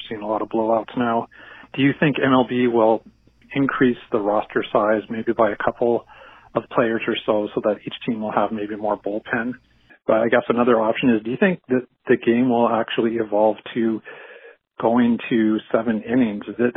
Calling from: Vancouver, British Columbia, Canada; I'm calling from Vancouver.

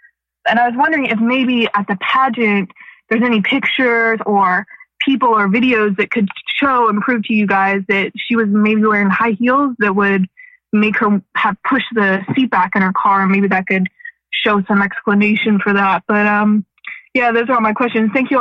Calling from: Gainesville, Florida, United States; I'm here from Gainesville, Florida.

